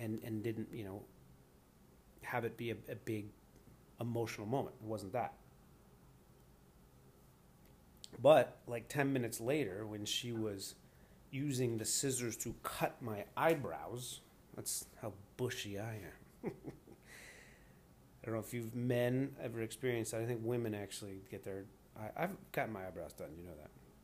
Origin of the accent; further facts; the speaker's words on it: Ireland; I'm Irish.